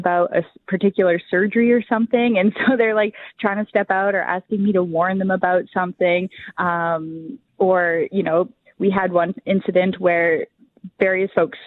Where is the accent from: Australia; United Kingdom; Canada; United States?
Canada; Calgary, Alberta; I grew up in Calgary, Alberta, so nowhere near Old Crow.